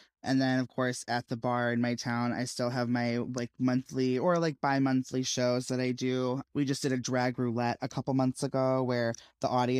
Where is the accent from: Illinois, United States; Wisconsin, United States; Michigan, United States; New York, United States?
Illinois, United States; But I'm originally up towards Chicago. So my hometown is about halfway between where I am now and Chicago, in the middle of nowhere.